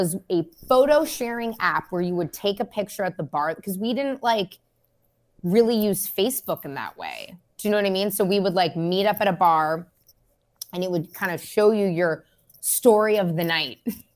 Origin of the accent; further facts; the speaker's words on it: San Francisco, California, United States; now in Los Angeles, United States; when I first moved to Los Angeles, I came down, it was like right after 2008, and I'm from San Francisco and the tech, everything like crashed.